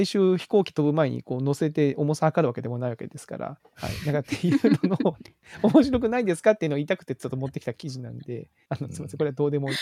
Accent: Kagoshima, Japan; 私鹿児島出身なんですけど

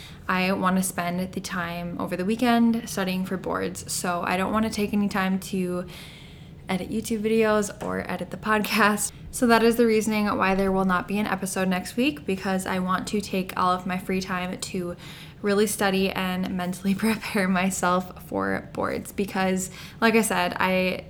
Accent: United States; So I am from the United States if you guys are new here

